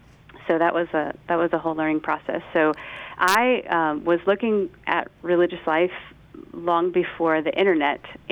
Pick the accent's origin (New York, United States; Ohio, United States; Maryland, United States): Ohio, United States; Manchester; I grew up in a small town called Manchester, a little south of Akron.